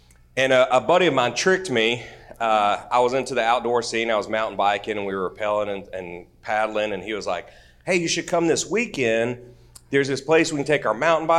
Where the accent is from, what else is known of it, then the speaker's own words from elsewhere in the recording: Georgia, United States; I grew up in North Forsyth County on about a 200-acre horse farm.